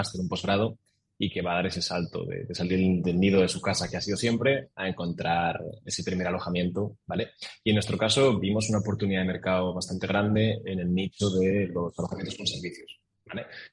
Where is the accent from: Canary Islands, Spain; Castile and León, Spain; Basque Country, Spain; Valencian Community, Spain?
Basque Country, Spain; Vitoria; moved away as an adult; now in Barcelona, Spain; Me crié en Vitoria, sí, hasta los 18 años.